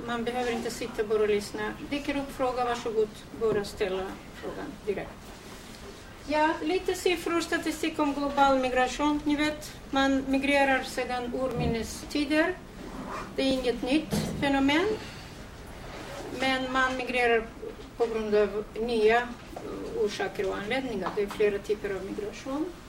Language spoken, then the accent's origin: Swedish; Georgia; now in Sweden; Jag är själv från Georgien